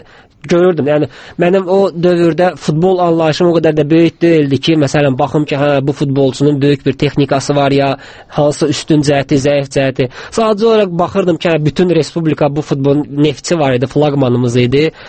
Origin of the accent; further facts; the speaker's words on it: Baku, Azerbaijan; born there; Bakıda doğulmuşam. Biləcəridə.